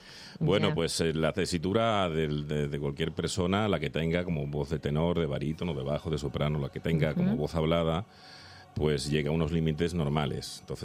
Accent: Málaga, Andalusia, Spain; No sé cómo se dice, porque soy de Málaga. No sé en Madrid

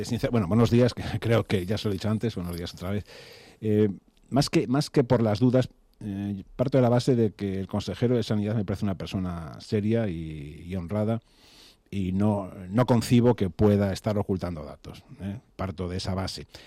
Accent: Galicia, Spain; lo bueno que tiene, en general Galicia y en particular mi pueblo, es que por la noche refresca muchísimo y se puede dormir

